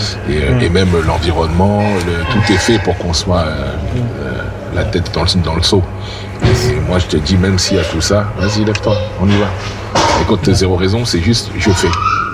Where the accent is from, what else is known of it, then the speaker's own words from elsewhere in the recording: Lyon, Auvergne-Rhône-Alpes, France; c'est toujours un plaisir de venir à Lyon, parce que moi, je suis lyonnais aussi, tu vois.